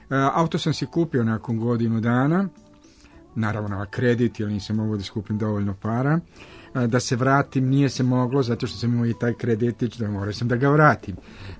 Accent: Slavonia, Croatia; jer ja dolazim iz Slavonije gdje je bila rijeka Sava, najveća rijeka, tu nije bila ni toliko široka kao što je u Beogradu

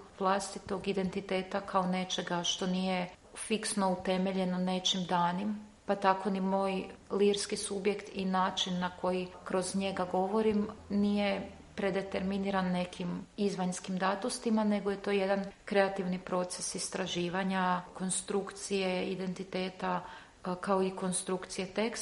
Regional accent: Sisak, Sisak-Moslavina County, Croatia; moved away as an adult; also born or lived in Bosnia; now in Greece; Prvo sam rođena u Bosni i onda smo odmah otišli, došli smo u Sisak i kako sam u Sisku odrasla, tako sam išla u Zagreb studirati. Nakon studija u Zagrebu sam se odselila u Grčku

